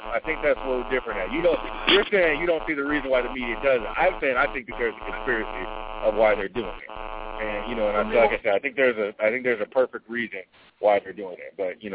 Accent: Oakland, California, United States; like I said, I'm from Oakland. I'm from the Bay Area.

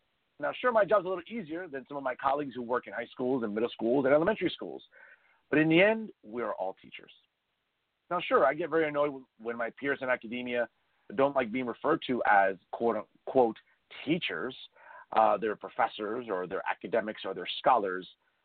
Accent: West New York, New Jersey, United States; I grew up in West New York, a great school district for as long as I remember, from elementary school into high school.

